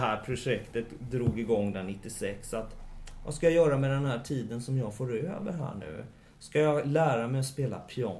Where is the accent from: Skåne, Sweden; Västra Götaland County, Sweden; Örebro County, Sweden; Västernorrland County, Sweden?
Västra Götaland County, Sweden; Borås; born there; moved away as an adult; now in Stockholm, Sweden; Jag är faktiskt född i Borås. Och så flyttade jag till Stockholm, tror jag, när jag var 21. Och nu har jag snart bott här i, kan det vara 28 år? För jag blir 50 i november här nu.